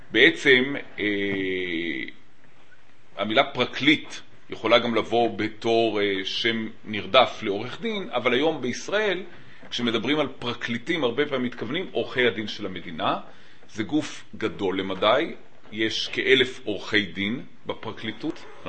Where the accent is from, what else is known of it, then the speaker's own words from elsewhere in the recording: Jerusalem, Jerusalem District, Israel; וגדלתי בירושלים, ואמרתי לכם, למדתי בישיבת נתיב מאיר